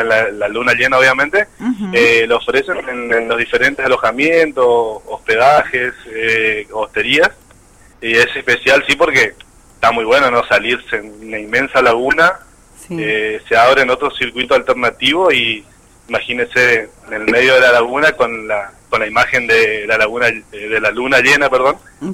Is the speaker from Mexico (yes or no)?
no; Colonia Carlos Pellegrini, Corrientes, Argentina; now in Mercedes, Argentina; Yo soy de Colonia Carlos Pellegrini, ¿no? Ajá. Pero me radiqué hace 10 años en Mercedes